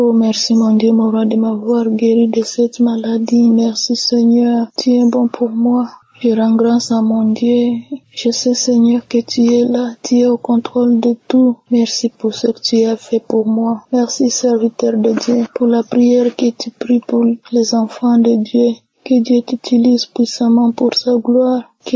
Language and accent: French; DR Congo; Je suis une jeune femme congolaise de la République démocratique du Congo.